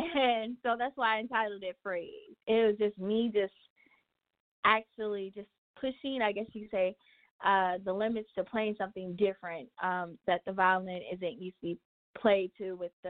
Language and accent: English; Milwaukee, Wisconsin, United States; now in Detroit, United States; I'm calling from Detroit, Michigan, but originally from Milwaukee, Wisconsin.